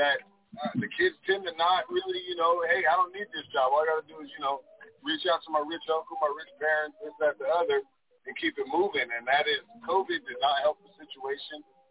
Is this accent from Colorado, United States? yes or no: yes; Colorado, United States; I'm actually from Colorado, so coming here, I definitely get the culture shock.